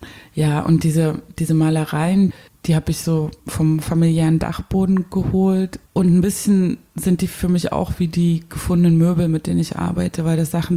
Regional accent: Germany; born there

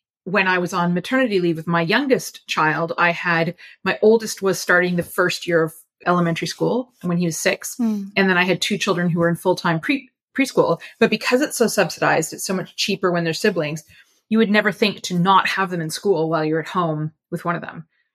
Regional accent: Canada; moved away as an adult; now in Iceland; I was born and raised in Canada. Mm. I moved to another country that does well in terms of gender equality. I moved to Iceland as an adult.

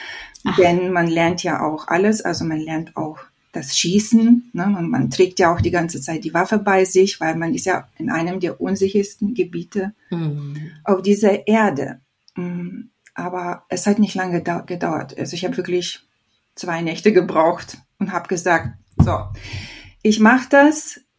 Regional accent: Lithuania; Also ich bin gebürtig aus Litauen und habe seit einigen Jahren die doppelte Staatsangehörigkeit. Ne? Nicht nur die litauische, sondern auch die deutsche. Und in dieser Krisenzeit, ne, war ich in meiner Heimat

